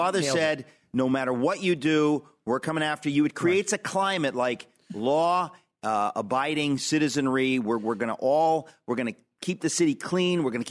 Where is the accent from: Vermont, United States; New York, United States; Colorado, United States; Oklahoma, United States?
New York, United States; I hope, as a New Yorker, an American, that he will be the next governor of New York.